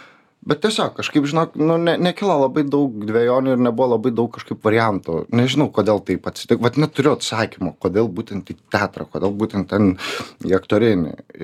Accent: Kuršėnai, Šiauliai County, Lithuania; Šiaip esu kilęs iš nedidelio miestelio Kuršėnų. Prie Šiaulių yra toks miestelis.

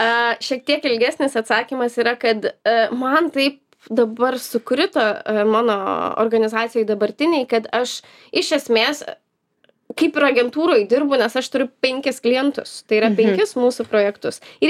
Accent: Vilnius, Vilnius County, Lithuania; Nors šiaip esu Vilnietė.

